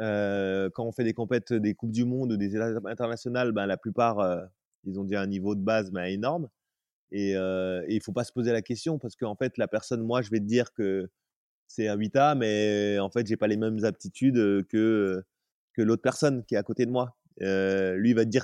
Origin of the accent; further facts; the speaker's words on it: France; Nous, en tant que Français, on est quand même une bonne population avec des grimpeurs forts.